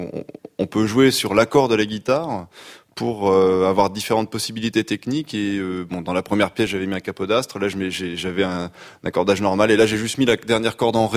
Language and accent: French; Paris, Île-de-France, France; Je suis parisien d'origine, un vrai de vrai.